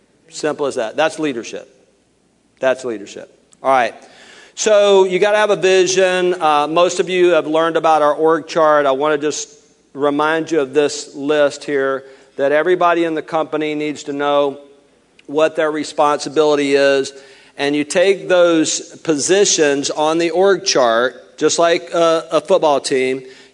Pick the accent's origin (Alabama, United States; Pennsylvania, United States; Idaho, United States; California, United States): Alabama, United States; You know, I'm from Alabama, right?